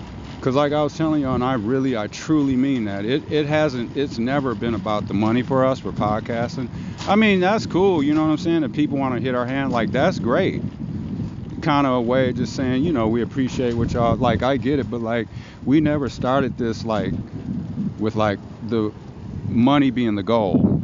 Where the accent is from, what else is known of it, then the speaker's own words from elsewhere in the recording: Milwaukee, Wisconsin, United States; also born or lived in East Chicago; That's my born state. Yeah, I was born in East Chicago, Indiana. I've been in Milwaukee since I was 2 years old, though.